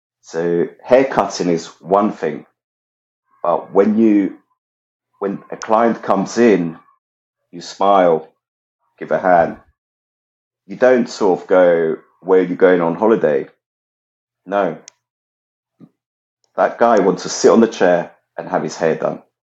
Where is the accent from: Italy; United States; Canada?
Italy; now in United Kingdom; Because I come from Italy